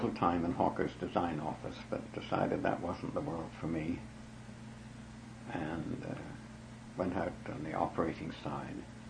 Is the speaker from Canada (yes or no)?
yes; Canada; born there; moved away; also born or lived in England; Well, I'm a little bit of a mixture. I've been called half and half because I was born in Canada. I went to England in 1929 and didn't return to Canada